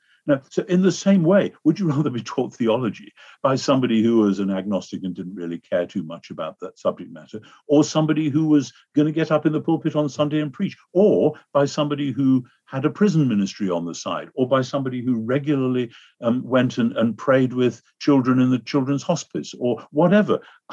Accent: United Kingdom; now in United States; It's very difficult for this reason, that in America, I find as a Brit, if I say things which some people construe as critical, this is not well received.

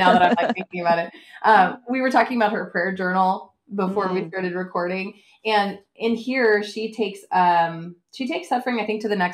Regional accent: Texas, United States; Being a Texan, I say everything wrong

